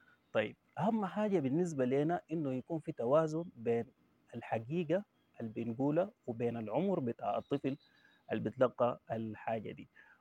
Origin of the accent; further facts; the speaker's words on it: Sudan; احنا كسودانيين عندنا أشكال وقبائل وحاجات كثيرة مختلفة